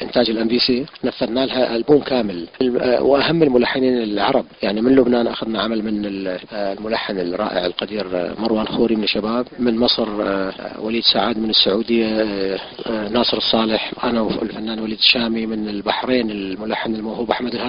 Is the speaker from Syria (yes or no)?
no; Iraq; وهذا وسام على صدري كوني عراقي